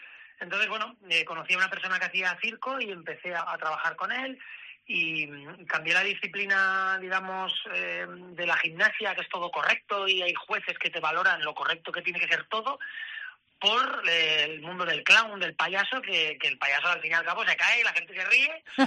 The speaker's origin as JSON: {"language": "Spanish", "town": "Alicante", "region": "Valencian Community", "country": "Spain", "said": "Sí, empecé de pequeñito, me apuntaron en Alicante, porque yo soy alicantino, y empecé con 5 añitos"}